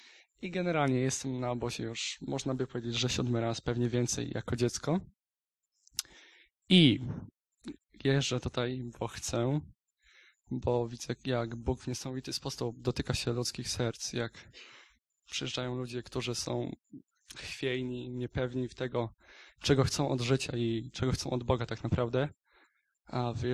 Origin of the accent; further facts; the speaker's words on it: Świdnik, Lublin Voivodeship, Poland; jestem ze Świdnika z Kościoła Chrześcijańskiego Jezus Żyje